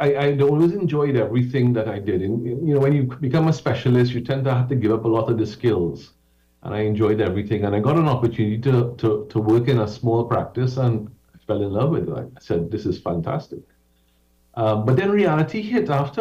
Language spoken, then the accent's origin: English; Port of Spain, Trinidad & Tobago; So I grew up in Port of Spain. I was born in Bosnia, just around the Savannah. Spent many years playing football and roadside cricket in Maraval, went to Trinity College Maraval